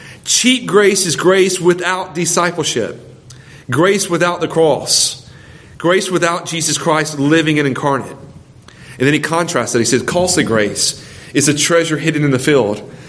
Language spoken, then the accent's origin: English; Georgia, United States; So I grew up in Georgia.